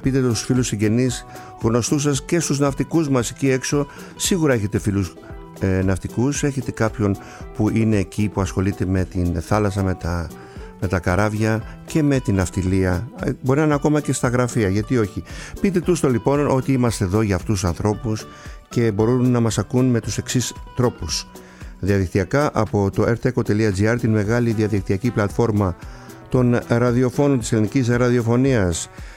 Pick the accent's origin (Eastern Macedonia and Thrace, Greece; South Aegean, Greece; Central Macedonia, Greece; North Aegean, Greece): South Aegean, Greece; Kasos; από το νησί μου την Κάσο